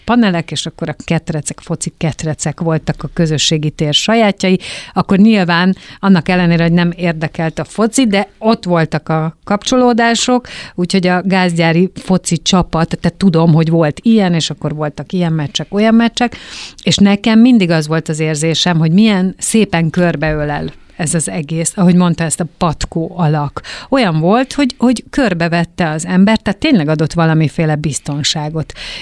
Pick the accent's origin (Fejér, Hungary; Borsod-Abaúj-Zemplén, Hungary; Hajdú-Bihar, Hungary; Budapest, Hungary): Budapest, Hungary; én is óbudai vagyok, és ismerem a gázgyár lakótelepet